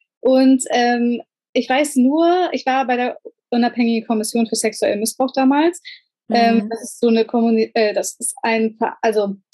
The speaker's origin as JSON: {"language": "German", "region": "Hamburg", "country": "Germany", "said": "ich komme aus Hamburg und bin aber ursprünglich an der Küste geboren."}